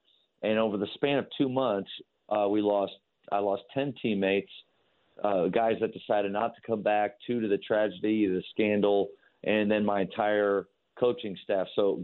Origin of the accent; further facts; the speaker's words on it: Dallas-Fort Worth, Texas, United States; I'm from Dallas-Fort Worth, and I was down in Waco driving back home.